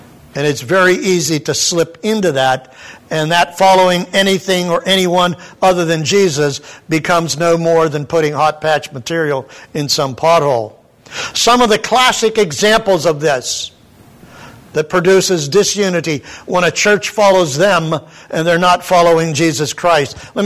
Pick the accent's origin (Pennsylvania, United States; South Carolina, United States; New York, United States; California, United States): Pennsylvania, United States; Growing up in Pennsylvania, it was called the pothole capital of the world.